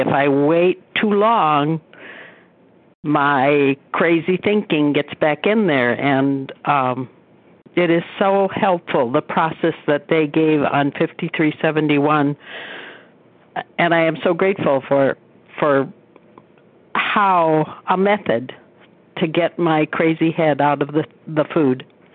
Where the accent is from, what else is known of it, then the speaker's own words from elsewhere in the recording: Wisconsin, United States; from Wisconsin, a compulsive overeater